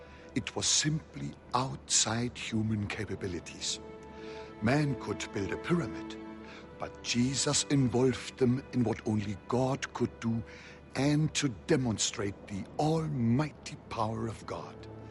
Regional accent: North Germany, Germany; You know, I grew up in North Germany at the mouth of the river Elbe. It is a tidal area.

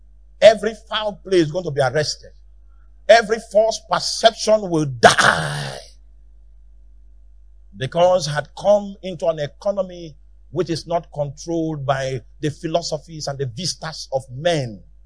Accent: Northern Nigeria, Nigeria; And I'm from Northern Nigeria.

